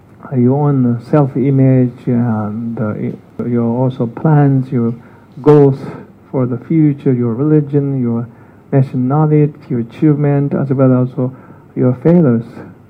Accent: Tibet, China; English is a second language; moved away; Even though I grew up in Tibet, I actually don't miss so much Tibet anymore. I know I grew up there, but as the year goes by, I keep kind of forgetting Tibet.

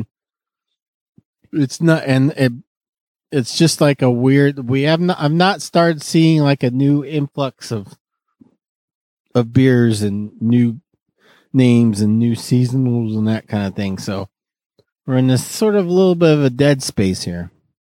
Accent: San Francisco, California, United States; Yep. We're from San Francisco. Love the city.

